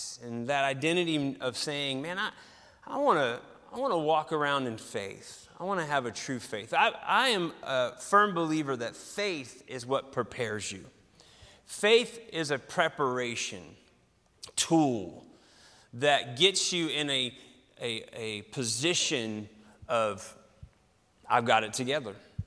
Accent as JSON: {"language": "English", "region": "West Virginia", "country": "United States", "said": "Hey, I'm from West by God, Virginia. Don't you worry. I know about guns."}